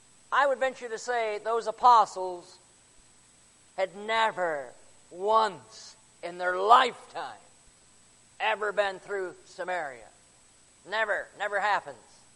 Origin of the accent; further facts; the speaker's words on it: Florida, United States; I'm from Florida, so we got Tampa down there.